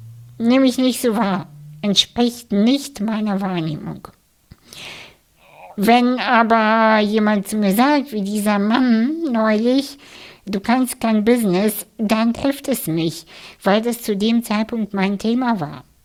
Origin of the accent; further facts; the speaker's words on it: Russia; German is a second language; ich bin ja Russin und die russische Community